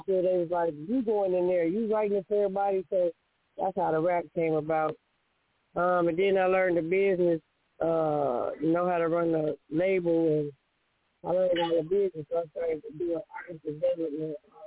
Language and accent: English; Gary, Indiana, United States; born there; also born or lived in Chicago / Detroit; because I was born in Gary, Indiana. So from Gary to Chicago, then my granddaddy came to Detroit and bought a lot of property.